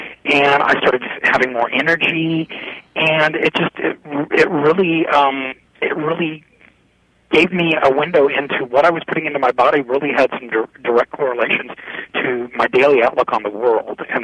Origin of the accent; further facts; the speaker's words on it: Kansas City, Missouri, United States; I grew up in Kansas City in the 1970s, and it was a very meat-centric town.